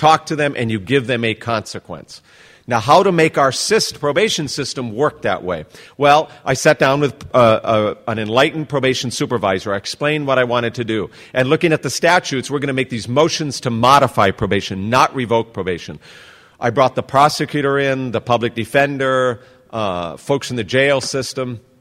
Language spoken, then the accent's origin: English; Honolulu, Hawaii, United States; I'm a judge from Honolulu, Hawaii.